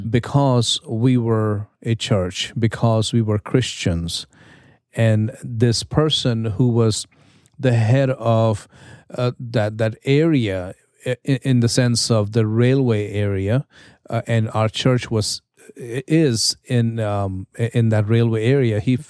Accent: India; For those of you who may not know, I grew up in India

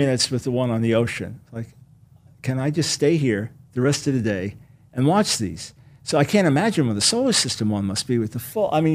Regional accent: New York City, New York, United States; I remember as a kid going to the great museums, growing up in New York City, Long Island, growing into the great museums there

